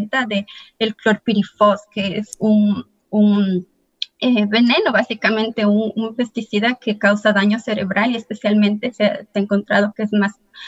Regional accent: Ecuador; moved away as an adult; now in Rochester, United States; Yo originalmente vengo de Ecuador y vivo aquí en la ciudad de Rochester desde el 2012, que me mudé acá

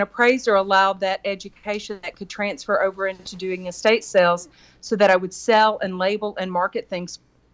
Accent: Houston, Texas, United States; I am from Houston, Texas.

